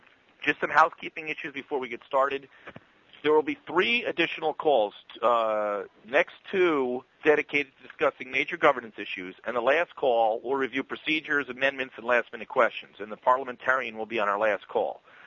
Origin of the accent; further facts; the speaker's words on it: New Jersey, United States; Hey, I'm from New Jersey. Believe me.